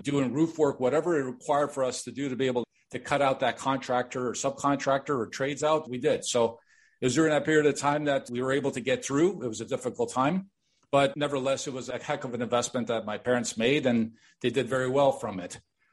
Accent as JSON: {"language": "English", "town": "Chicago", "region": "Illinois", "country": "United States", "tie": "born or raised there", "said": "I was born and raised in Chicago to immigrant parents who we, along with my younger brother, lived in a one-bedroom apartment in Chicago."}